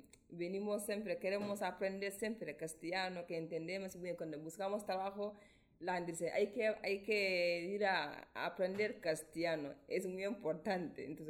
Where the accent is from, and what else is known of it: Mali; Spanish is a second language; now in Abadiño, Spain